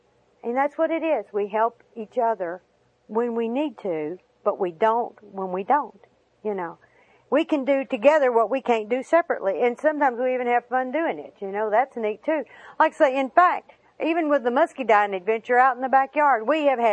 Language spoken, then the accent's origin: English; the South, United States; I don't remember, because, I mean, we're from the South. We go barefoot a lot.